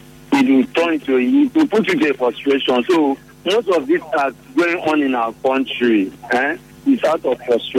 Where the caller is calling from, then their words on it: United States; I'm calling from the United States.